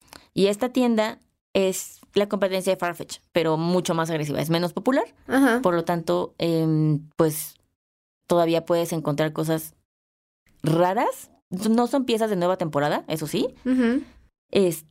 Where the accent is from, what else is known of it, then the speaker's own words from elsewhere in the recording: Mexico; yo no soy europea, soy mexicana.